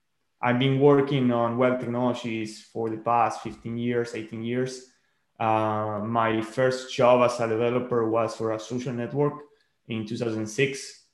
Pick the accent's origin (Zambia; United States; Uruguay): Uruguay; I also co-founded the most prominent e-commerce website in my home country, in Uruguay, in South America.